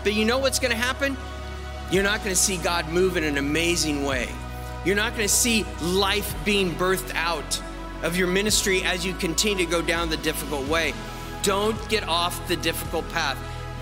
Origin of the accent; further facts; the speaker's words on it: Castle Rock, Colorado, United States; If you don't know me … I'm from Castle Rock, Colorado.